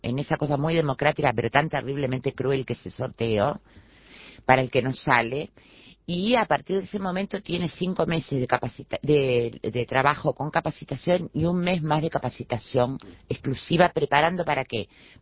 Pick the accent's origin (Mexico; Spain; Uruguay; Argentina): Uruguay; somos todos uruguayos